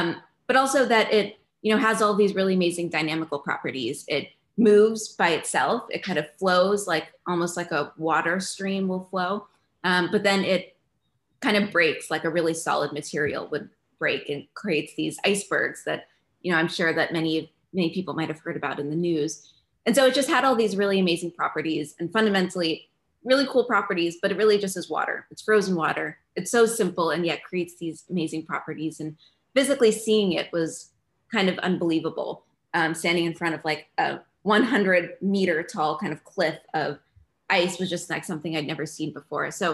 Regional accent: Texas, United States; I grew up in Texas. We didn't really see ice or snow a whole lot.

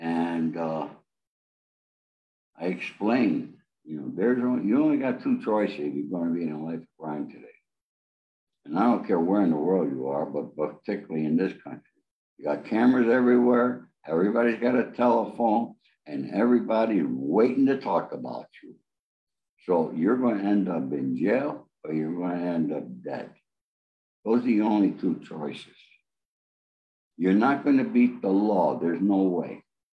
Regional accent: Rome, New York, United States; born there; My journey began in upstate New York. I was born in Rome, New York. I began hustling on the streets at the age of 12.

